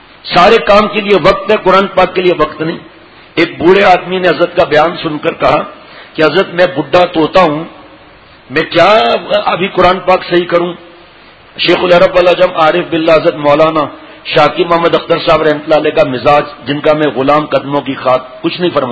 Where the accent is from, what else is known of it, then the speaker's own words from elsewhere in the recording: Karachi, Sindh, Pakistan; ہم تو کراچی میں پیدا ہوا تو پڑھا بھی کراچی میں